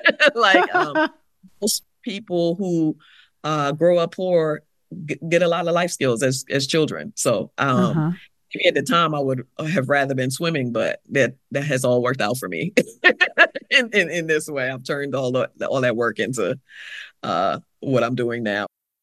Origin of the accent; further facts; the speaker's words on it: U.S. Virgin Islands; I grew up in the Virgin Islands. I grew up, I have a big family. I have a lot of siblings.